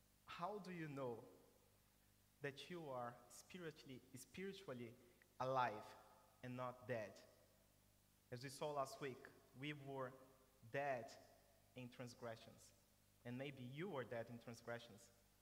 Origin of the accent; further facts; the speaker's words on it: Brazil; Some of you know that I'm from Brazil, and on my primary school, I went to public school